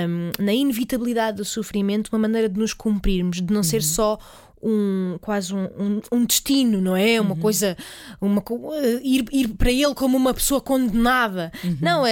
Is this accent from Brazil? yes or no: no; Alentejo, Portugal; born there; Nasci no Alentejo, imagina lá, no meio dos sobreiros, no meio daquela paisagem